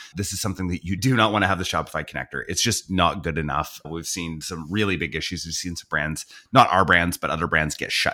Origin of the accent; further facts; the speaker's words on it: Canada; I'm a Canadian. I don't really care.